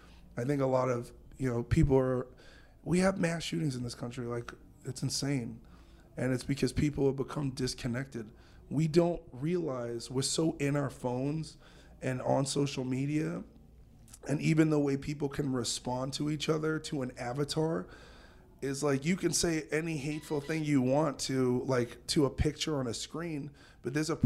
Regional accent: New York, United States; I think like for me, I grew up in New York and I like grew up with great hip hop artists.

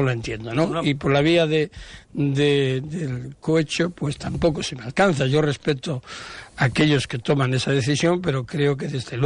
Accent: Spain; Yo no tengo, como ciudadano español, ningún problema en que esa consulta se produzca.

